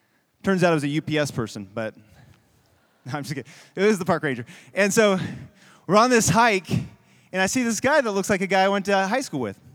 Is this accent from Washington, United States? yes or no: no; Indiana, United States; He was wearing a Notre Dame hat, and we're from Indiana